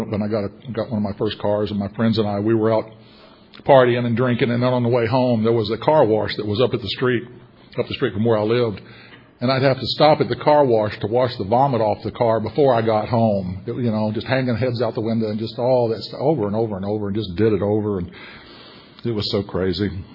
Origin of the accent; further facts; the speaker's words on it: Evansville, Indiana, United States; born there; I was born in Evansville, Indiana, to a middle-class family, wonderful, beautiful middle-class family.